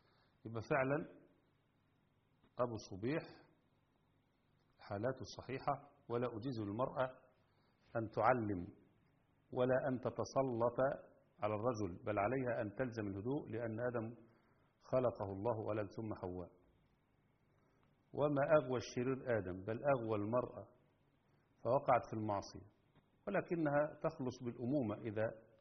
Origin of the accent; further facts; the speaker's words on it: Egypt; القنوات الخاصة بتاعتنا احنا كمصريين